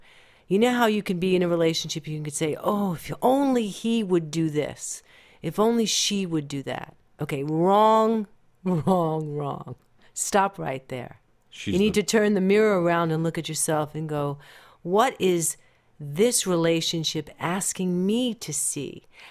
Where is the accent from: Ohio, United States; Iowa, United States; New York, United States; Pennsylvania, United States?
New York, United States; Queens; You see, I'm really a New Yorker, and I'm from Queens, and I take no prisoners.